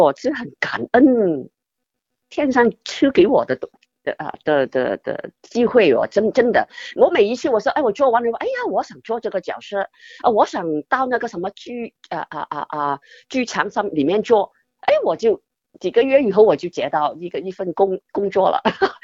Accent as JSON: {"language": "Chinese", "region": "Guangdong", "country": "China", "said": "香港有方言，有的方言，我们广东也，广东那边有方言"}